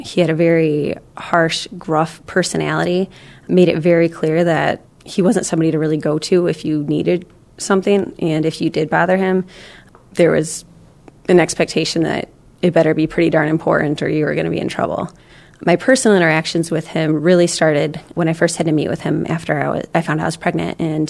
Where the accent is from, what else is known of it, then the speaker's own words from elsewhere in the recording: East Lansing, Michigan, United States; because I grew up just outside of East Lansing, and I wanted to stay in that community.